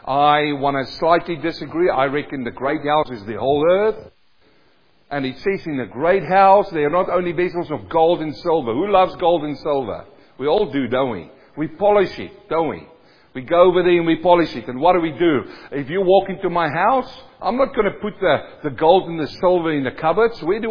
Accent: South Africa; you come from India, I come from South Africa.

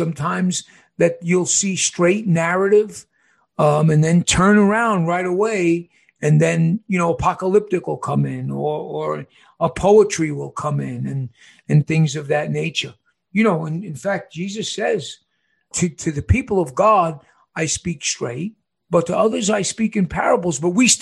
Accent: New York, United States; I'm from New York. I like to talk.

